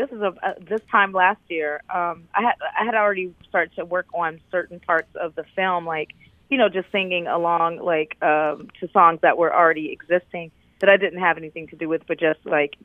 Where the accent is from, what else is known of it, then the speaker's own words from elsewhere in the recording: Oakland, California, United States; also born or lived in Birmingham; And so I'm from Oakland, California. I was born in Birmingham, Alabama, but Oakland is the city that raised me.